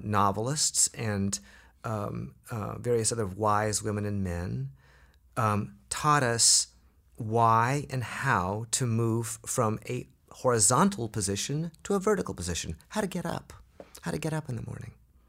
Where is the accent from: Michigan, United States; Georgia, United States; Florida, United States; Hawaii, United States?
Hawaii, United States; also born or lived in Oregon; Well, actually, I was born in Oregon, but much of it was in Hawaii.